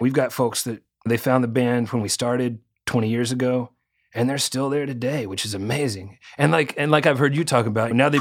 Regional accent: Little Rock, Arkansas, United States; I grew up in Little Rock, Arkansas, and we had like a riverfront park. The Arkansas River runs right through downtown.

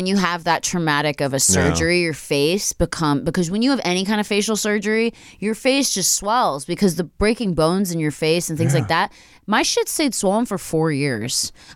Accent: Pennsylvania, United States; I grew up outside of Philly, so I don't relate.

